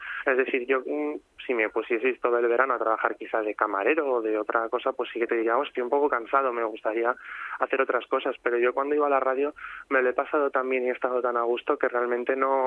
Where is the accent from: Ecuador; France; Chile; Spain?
Spain; Madrid, Community of Madrid; me convertiré en vez de madrileño por la península, madrileño por el mundo